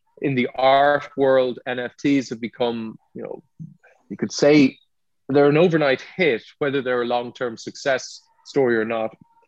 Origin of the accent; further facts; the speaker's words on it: Ireland; because I'm Irish and I'm from Ireland